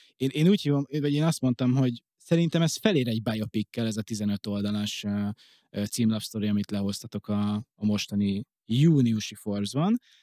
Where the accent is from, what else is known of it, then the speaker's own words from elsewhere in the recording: Hungary; néha én úgy rakom le a forst, hogy frankon büszke vagyok arra, hogy magyar vagyok